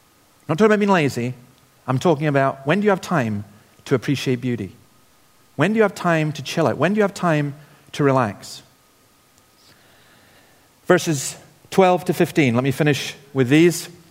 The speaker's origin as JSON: {"language": "English", "region": "Scotland", "country": "United Kingdom", "tie": "born or raised there", "said": "So I grew up on Nigg Cliffs, the top of Nigg Cliffs."}